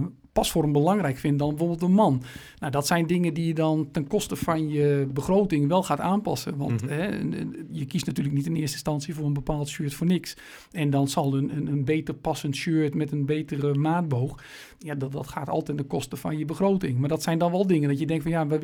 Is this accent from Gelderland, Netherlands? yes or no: no; Meppel, Drenthe, Netherlands; Dat zijn we misschien, denk ik, als Noorderlingen in Meppel wat te nuchter voor of niet.